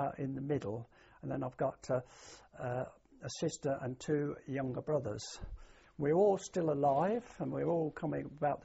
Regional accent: Kettering, East Midlands, United Kingdom; born there; I was born on May the 8th, 1932. I was born in the town of Kettering, which was a market town in those days in Northamptonshire.

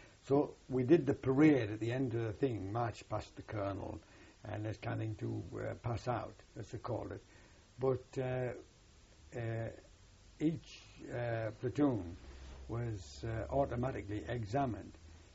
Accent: North East England, United Kingdom; accent: Geordie; and me being a Geordie, I don't think the twins should ever meet as far as the language was concerned.

